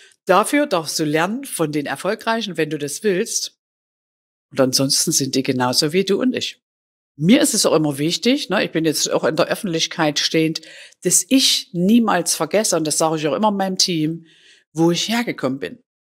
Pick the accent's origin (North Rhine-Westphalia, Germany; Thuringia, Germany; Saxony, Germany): Saxony, Germany; Taura; Es gibt einen Moderator aus Taura, das ist meine Heimatstadt